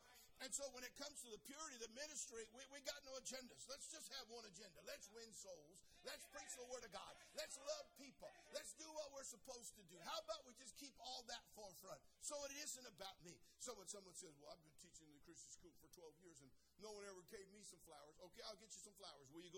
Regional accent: California, United States; See, now I'm from California. So we got a few odd things in California.

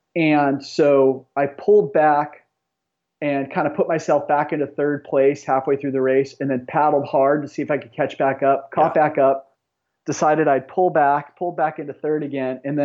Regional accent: Palos Verdes, California, United States; I knew of the Barks the entire time growing up in Palos Verdes

